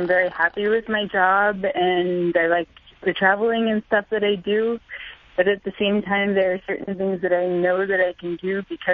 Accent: Midwest, United States; I grew up in the Midwest, and for a very, very long time, my mom tried to basically push me in the, you know, married right out of school

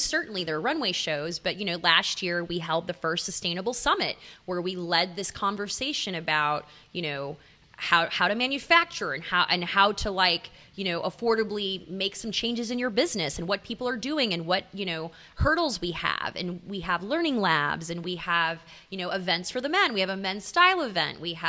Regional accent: Nashville, Tennessee, United States; People were freaking out that I was from Nashville.

